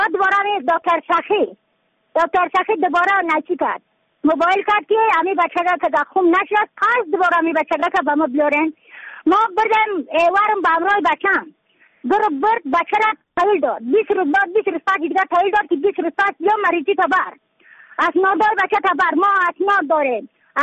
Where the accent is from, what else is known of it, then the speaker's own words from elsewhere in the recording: Badakhshan, Afghanistan; از بدخشان هستم، مرکز بدخشان